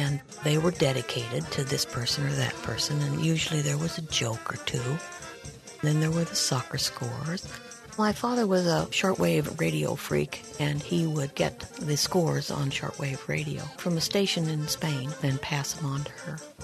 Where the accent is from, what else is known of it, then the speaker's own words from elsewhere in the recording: Boise, Idaho, United States; When I was growing up in Boise, my parents thought that the Basque language at that time had no future.